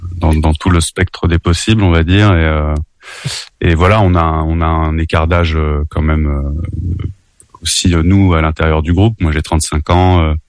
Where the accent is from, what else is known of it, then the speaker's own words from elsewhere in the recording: France; l'accordéon qui est typiquement on va dire traditionnel, qui a bien sa place chez nous en France et en Europe.